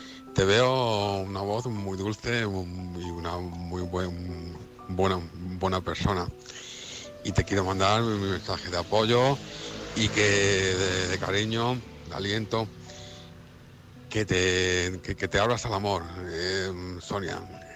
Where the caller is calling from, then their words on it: Madrid, Community of Madrid, Spain; de Madrid.